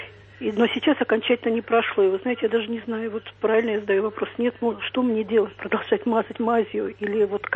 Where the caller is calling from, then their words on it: Moscow, Russia; я из Москвы звоню.